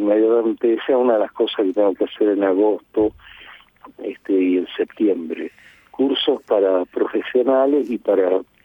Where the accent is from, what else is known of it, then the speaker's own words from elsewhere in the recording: Tucumán, Argentina; yo soy tucumano, de Argentina. Tengo nacionalidad francesa también, pero soy tucumano de alma, en sí, de la Argentina profunda, de la América Latina profunda, de la patria grande.